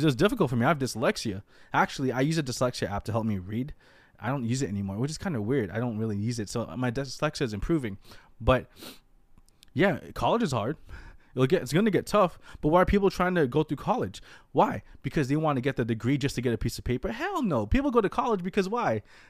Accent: Philippines; I'm Filipino, right? I'm Filipino, and a lot of people in the Filipino community, in the U.S., and around the world, to be honest, become nurses.

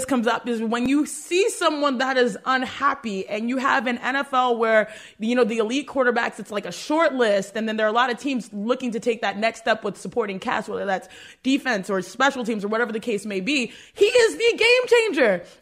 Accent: Houston, Texas, United States; my family, born and raised in Houston, Texas, me and my siblings, and Houston, you know, has a dear part of my life and heart.

